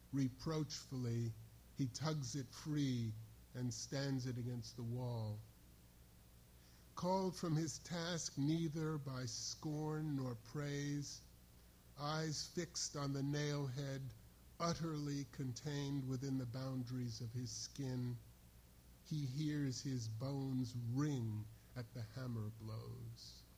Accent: New York, United States; And I grew up in New York, the Hudson is a tidal river, but I paid no attention.

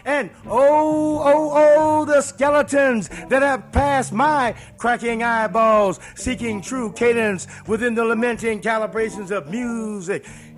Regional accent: St. Louis, Missouri, United States; It's always a pleasure to come back to St. Louis because, you know, I love St. Louis. I'm from St. Louis. And I'm one of the home boys.

